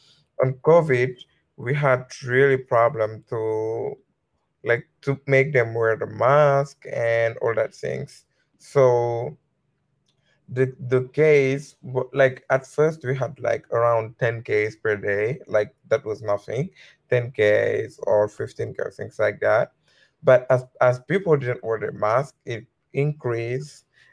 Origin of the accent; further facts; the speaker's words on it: Senegal; now in Oswego, United States; I am from Senegal. It is a country in West Africa. It is a very small country.